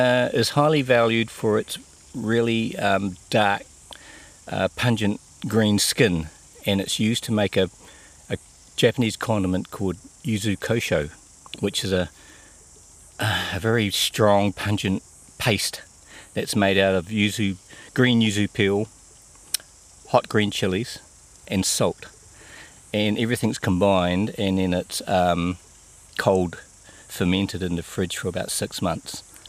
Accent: Lower Hutt, Wellington, New Zealand; I'm from Lower Hutt and I grow yuzu.

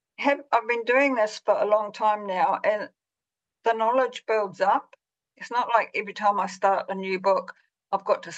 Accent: Huntly, Waikato, New Zealand; Yes, that's a side effect of growing up in Huntly.

